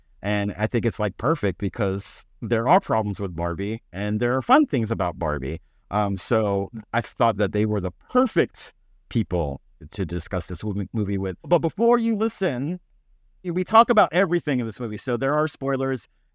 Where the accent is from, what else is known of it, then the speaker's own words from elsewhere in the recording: San Antonio, Texas, United States; also born or lived in Austin; now in Los Angeles, United States; I'm originally from San Antonio. I hopped around, like, I went to Texas A&M. That's a whole other story. I lived in Austin. I went back and forth from Texas to California for a minute